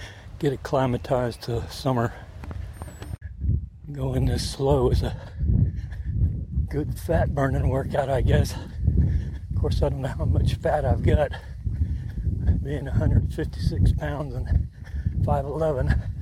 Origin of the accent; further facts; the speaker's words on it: Florida, United States; Growing up in Florida, we had water moccasins and rattlers.